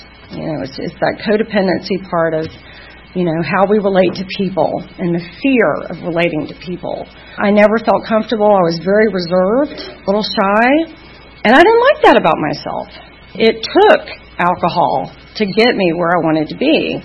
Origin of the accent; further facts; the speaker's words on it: Atlanta, Georgia, United States; and I'm from Atlanta, born and raised. Middle-class home, one brother.